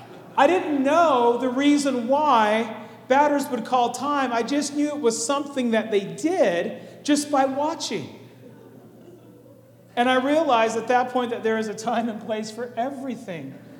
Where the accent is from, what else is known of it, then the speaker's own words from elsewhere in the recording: Stockton, California, United States; Now, I grew up in Northern California. I moved here when I was 10, but I lived in the San Joaquin Valley in Stockton.